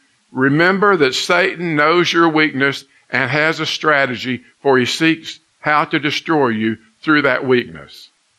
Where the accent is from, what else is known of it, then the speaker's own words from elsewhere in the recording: Cleveland, United States; Of course, I say Cleveland. Oh, how's Ohio? I have to explain there's 13 Clevelands, and Cleveland is the second.